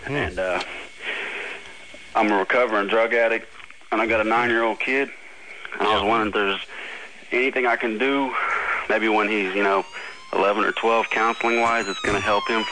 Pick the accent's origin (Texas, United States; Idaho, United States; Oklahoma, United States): Oklahoma, United States; No. I'm Indian, brother.